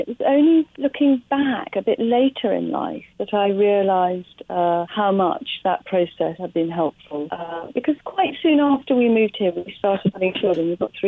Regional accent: South of England, United Kingdom; now in Hertfordshire, United Kingdom; I'm from the south of England.

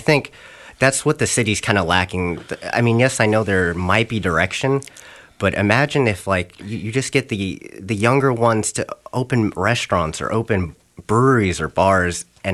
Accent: Houston, Texas, United States; also born or lived in Paris, France; now in Jacksonville, United States; And so I grew up in Houston and I also lived a little bit in Paris. So I grew up in big cities.

